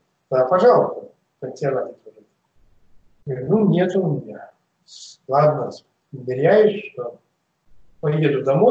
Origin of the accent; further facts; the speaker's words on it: Irkutsk, Irkutsk Oblast, Russia; Я из Иркутска.